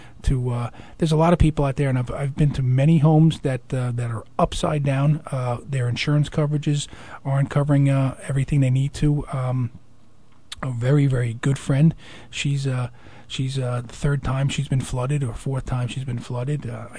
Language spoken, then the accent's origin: English; Leonia, New Jersey, United States; I'm a Bergen County guy. I grew up in Leonia, so I know about it.